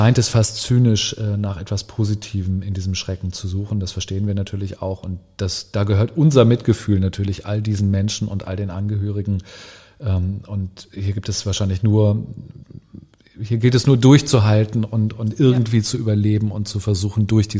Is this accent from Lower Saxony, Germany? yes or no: yes; Lower Saxony, Germany; Ich komme aus Niedersachsen